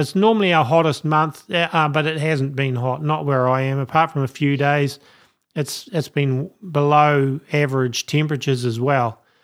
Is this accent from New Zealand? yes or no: yes; New Zealand; as a New Zealander at the moment, we're going through